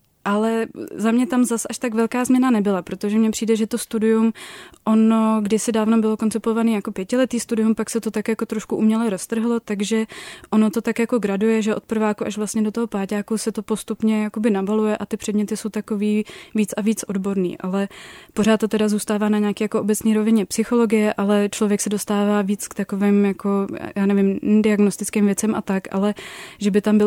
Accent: Prague, Czechia; protože jsem z Prahy a já jsem právě přemýšlela ještě o studiu v Německu.

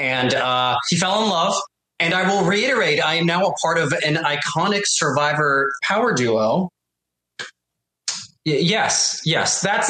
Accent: San Francisco, California, United States; now in Washington, D.C., United States; So I am from San Francisco originally. I moved to the Washington, D.C. area about 3 years ago.

